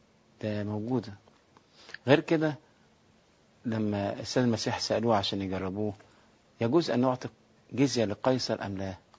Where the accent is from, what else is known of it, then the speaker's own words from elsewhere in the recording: Egypt; ما احنا بيتنا مصر، بلدنا مصر،